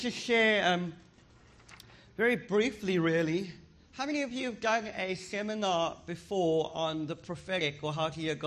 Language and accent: English; South Africa; because I'm from South Africa and we are quite rude.